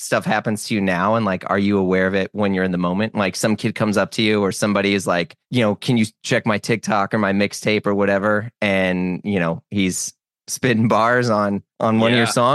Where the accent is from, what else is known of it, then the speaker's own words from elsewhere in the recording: St. Louis, Missouri, United States; In St. Louis, Missouri, which is coincidentally where I live now.